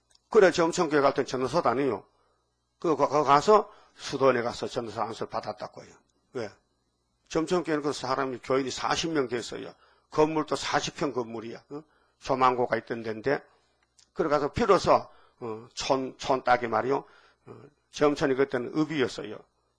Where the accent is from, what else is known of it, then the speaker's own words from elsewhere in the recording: Uiseong, North Gyeongsang, South Korea; 그게 내가 의성에서 왔잖아요. 의로운 통로에서. 내가 의성군에서 왔어요. 알아요? 무슨 군? 의가 나오는 성이라. 우리 참 군 이름이 좋다. 의성군 다인면.